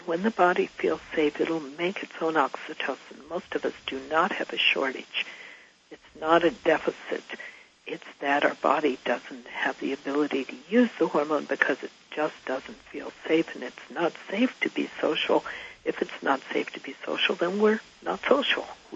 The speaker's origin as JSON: {"language": "English", "region": "Midwest", "country": "United States", "tie": "born or raised there", "said": "I mean, I grew up in the Midwest in the Bible Belt"}